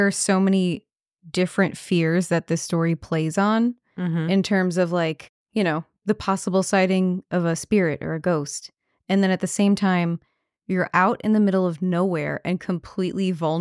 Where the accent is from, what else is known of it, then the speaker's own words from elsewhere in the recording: New York, United States; Oh, yeah. I'm from Long Island. I'm a snow expert.